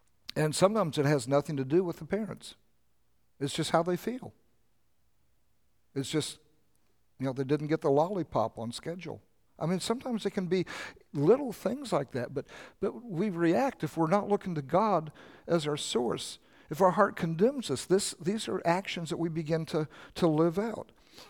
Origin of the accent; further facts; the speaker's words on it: Oklahoma, United States; I thought, I'm growing up in Oklahoma, growing up with my mom and dad, I never knew we were poor.